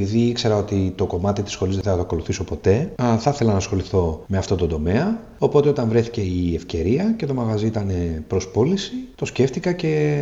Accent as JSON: {"language": "Greek", "town": "Tinos", "region": "South Aegean", "country": "Greece", "tie": "born or raised there", "also_born_or_lived": "Piraeus", "said": "γεννήθηκα στον Πειραιά, αλλά μετακομίσαμε εδώ όταν ήμουν πολύ πολύ μικρός. Ουσιαστικά μεγάλωσα εδώ, έχω ζήσει στην Τίνο εσίως 31 χρόνια."}